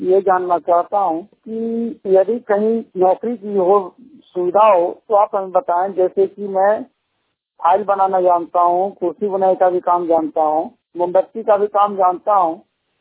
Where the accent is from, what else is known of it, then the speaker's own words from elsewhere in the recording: Aurangabad, Bihar, India; मैं बिहार औरंगाबाद का निवासी हूँ। मैं 100% ब्लाइंड हूँ।